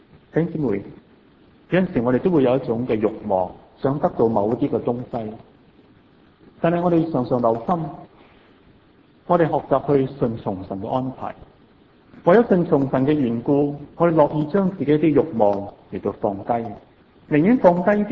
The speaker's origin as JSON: {"language": "Cantonese", "country": "Hong Kong", "said": "我哋香港人食好多嘅海产，食好多鱼"}